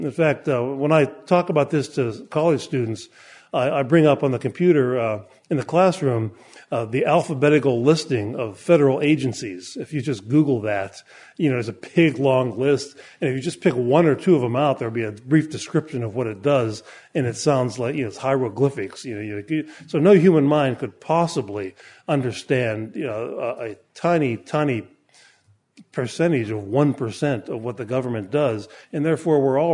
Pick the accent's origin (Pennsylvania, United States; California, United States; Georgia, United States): Pennsylvania, United States; Well, I grew up in Pennsylvania